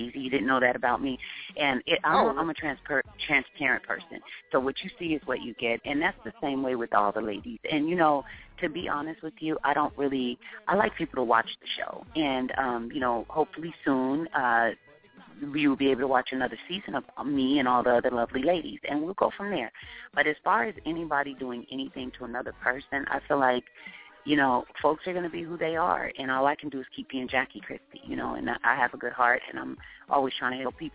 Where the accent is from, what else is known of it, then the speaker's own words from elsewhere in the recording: Seattle, Washington, United States; now in Los Angeles, United States; You know, I'm from Seattle, Washington, and you know, being out here in LA is always, you know, a blast for me. We've been out here a few years now, and it's like my second home.